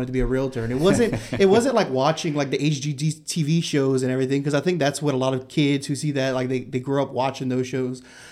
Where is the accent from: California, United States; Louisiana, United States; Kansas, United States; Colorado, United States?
Louisiana, United States; St. Martinville; Like you said, I'm born and raised in St. Martinville.